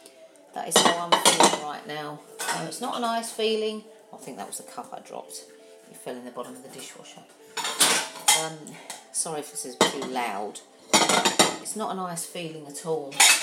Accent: England, United Kingdom; Well, we're English, you know. We rule the world.

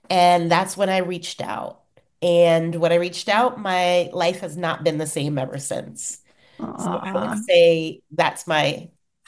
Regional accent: Virginia, United States; But I grew up in Virginia in a single family home.

